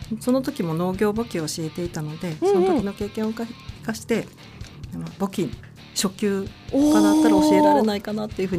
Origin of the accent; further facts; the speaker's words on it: Obihiro, Hokkaido, Japan; 帯広生まれ帯広育ちで美味しいものを食べることと旅行が大好きです。